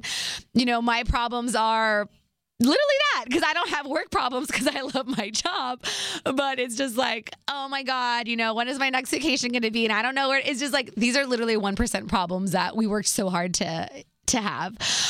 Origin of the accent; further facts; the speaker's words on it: California, United States; especially because we're both from the Bay.